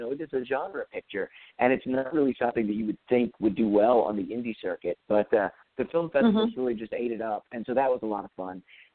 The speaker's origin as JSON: {"language": "English", "town": "Shreveport", "region": "Louisiana", "country": "United States", "tie": "born or raised there", "said": "we shot it all in Shreveport, Louisiana, which is actually also my hometown."}